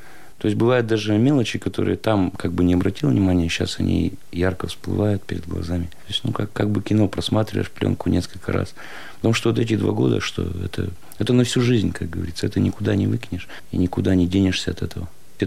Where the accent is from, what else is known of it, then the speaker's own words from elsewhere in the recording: Perm Krai, Russia; born there; Родился я в Пермской области, учился в школе, ну, как все школьники.